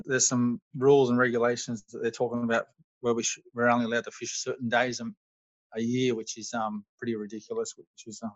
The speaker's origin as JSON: {"language": "English", "town": "Sydney", "region": "New South Wales", "country": "Australia", "tie": "born or raised there", "said": "Sydney, I grew up in Sydney. Dad fished in Sydney all his life, so I was second generation."}